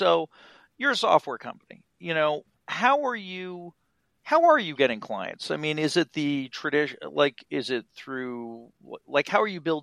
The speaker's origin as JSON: {"language": "English", "country": "United States", "said": "and that for me as an American, at least"}